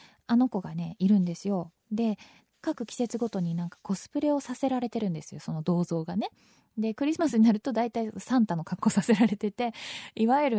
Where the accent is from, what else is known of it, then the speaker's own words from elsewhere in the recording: Tokyo, Japan; 私はまあ東京出身でずっと東京に住んでいるとはいえ、東京の中でもすごくたくさんお引越ししてるので